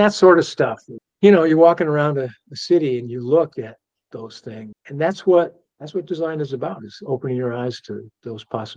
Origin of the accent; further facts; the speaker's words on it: Chicago, Illinois, United States; I grew up in Chicago.